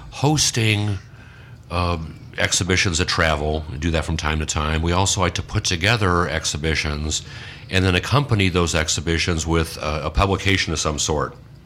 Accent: Chesterton, Indiana, United States; Well, I'm a native of Northwest Indiana, and consider Chesterton to be my hometown. I ended up teaching at the high school that I went to.

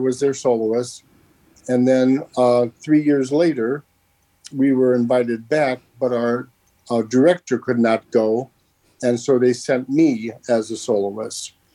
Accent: Gary, Indiana, United States; also born or lived in Poland; I was born in Poland. I was adopted at a very early age, 6 months old, and I lived in Gary, Indiana, until 1973. Then I moved to Crown Point

